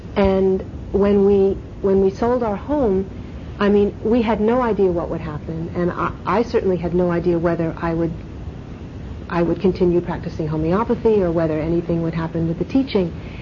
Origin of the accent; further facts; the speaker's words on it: United States; I'm from the States originally, and spent some time in the States feeling lost.